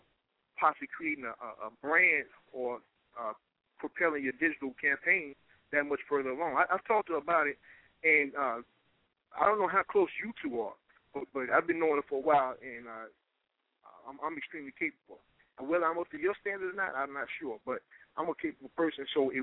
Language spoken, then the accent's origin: English; Houston, Texas, United States; I'm from Houston, Texas